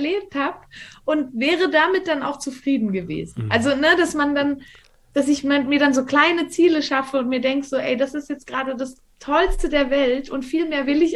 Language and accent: German; Valais, Switzerland; Ich bin hier im Wallis aufgewachsen, ich bin jetzt auch gerade hier, wohne hier auch immer noch. Das ist ein 500-Seelendorf